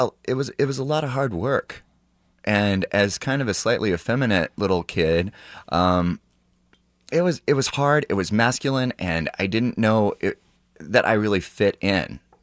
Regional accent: Lewisburg, Kansas, United States; Lewisburg, Kansas is my hometown

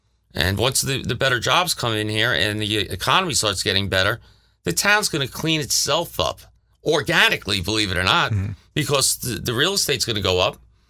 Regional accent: Long Island, New York, United States; I mean, considering that I'm from Long Island, I'm used to more thriving towns or more thriving cities. Well, New York City, of course, but I was not a New York City guy.

